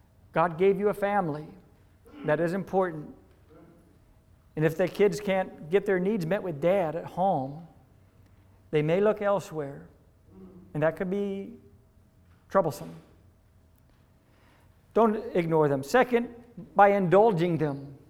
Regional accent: United States; Unlike in America, my home country, we had a history of slavery in times past.

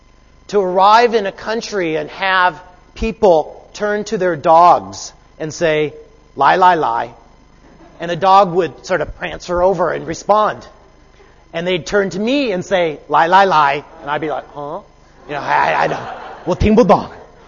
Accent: United States; now in New Zealand; I am not a Kiwi, I'm from the United States. And every time I go back to the United States, I go through the immigration process

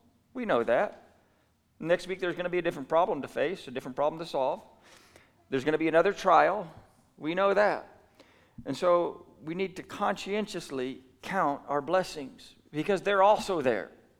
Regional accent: New Zealand; I grew up when I was really young here in New Zealand. You know, I grew up mostly in New Zealand

